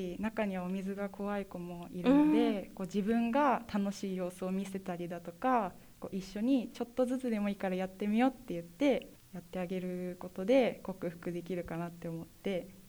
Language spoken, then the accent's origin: Japanese; Yamanashi, Japan; 自然が豊かな地元の山梨で学びたいっていう思いも強くあったので、